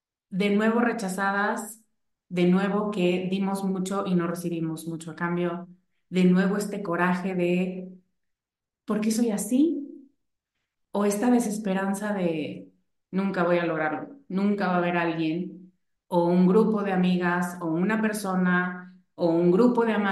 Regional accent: Mexico; soy gorda y mexicana y morena. Chaparrita

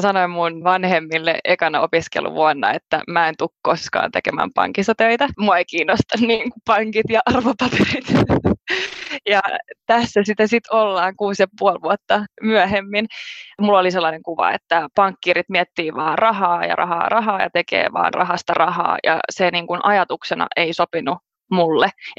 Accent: Helsinki, Uusimaa, Finland; Mä oon tosiaan Helsingistä kotoisin ja käynyt tuon Helsingin Hankkenin.

